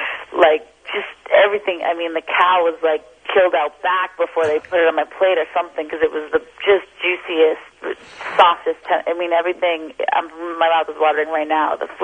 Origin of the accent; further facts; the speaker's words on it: Boston, Massachusetts, United States; And I grew up in Boston.